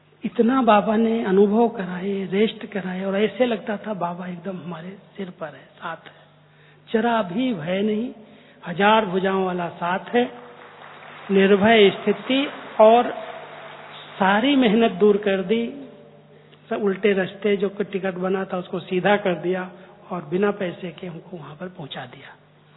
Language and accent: Hindi; Uttar Pradesh, India; तो मैंने कहा कि भैया ऐसा है कि हम तो यूपी से आए हैं और राम के भगत हैं